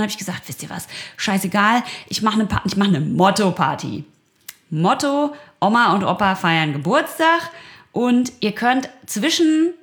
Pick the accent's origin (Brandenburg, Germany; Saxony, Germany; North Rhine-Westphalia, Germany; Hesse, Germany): North Rhine-Westphalia, Germany; Ich komme aus dem Ruhrgebiet, ich trinke Bier.